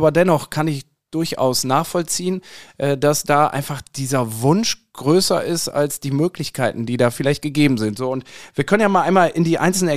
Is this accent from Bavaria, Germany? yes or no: no; North Rhine-Westphalia, Germany; born there; Also ich komme gebürtig aus dem Münsterland und habe auch nicht weit entfernt von der niederländischen Grenze gewohnt.